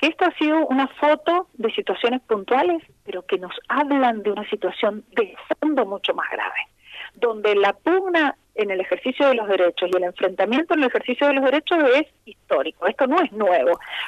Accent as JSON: {"language": "Spanish", "region": "Mendoza", "country": "Argentina", "said": "tenemos que exigir como mendocinos, como argentinos, la toma de decisiones"}